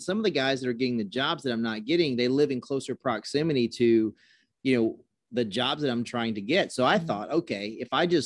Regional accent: South Carolina, United States; So I grew up in South Carolina. So I grew up in my grandmother's home with my mom.

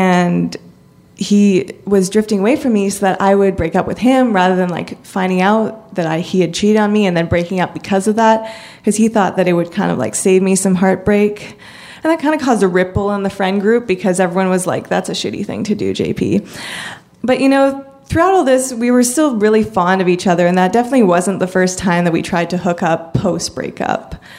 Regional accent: Canada; I was 16 and he was 19, and I'm from Canada, and when you're 19, you can drink.

